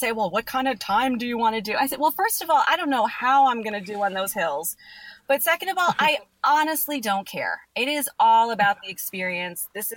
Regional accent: New Hampshire, United States; I grew up in New Hampshire and I always said I will never live in New England again because I'm always cold.

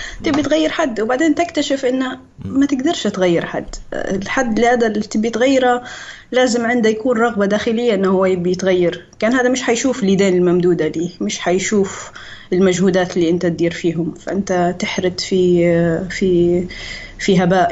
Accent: Libya; Arabic is a second language; also born or lived in Philippines; فتربيت وعشت طفولتي في الفلبين، بين الفلبين وليبيا، روحت ليبيا في 90، فما كنتش نتكلم عربي ابدا. تعلمت اللغه العربيه في صف اول، وبعدين استقرينا في ليبيا وقعدنا في ليبيا.

